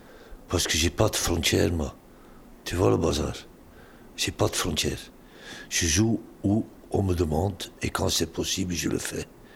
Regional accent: Ostend, Flemish Region, Belgium; quand j'étais jeune à Ostende, dans les années 60

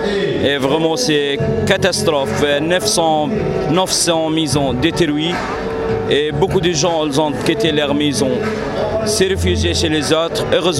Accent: Gaza Strip, Palestine; now in Lille, France; commerçant, j'habite à Lille depuis 20 années. Je suis d'origine de Gaza, ma famille habite à Canyonès

